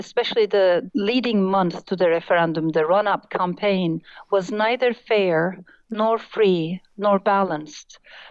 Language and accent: English; Turkey; For my generation and for generations of people growing up in Turkey, it was very clear that we saw ourselves as part of Europe